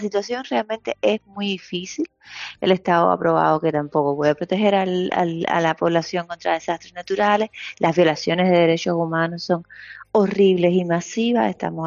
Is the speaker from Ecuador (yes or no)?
no; Cuba; Y estos motivos políticos en mi país es salir gritando libertad o poner un tuit, ¿no? La situación es realmente muy difícil. El comunismo está colapsando sobre los cuerpos de los cubanos